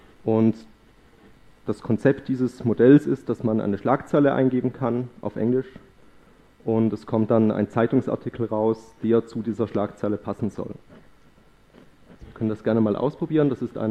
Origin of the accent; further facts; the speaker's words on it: Eastern Switzerland, Switzerland; ich bin in der Ostschweiz geboren und aufgewachsen und im Moment schreibe ich meine Doktorarbeit an der Universität Zürich.